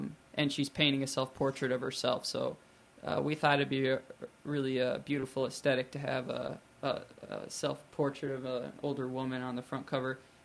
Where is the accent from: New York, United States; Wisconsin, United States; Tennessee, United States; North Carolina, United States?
Wisconsin, United States; Shell Lake; I grew up in Shell Lake, which is kind of a small town, and they only had the one radio station, WGMO.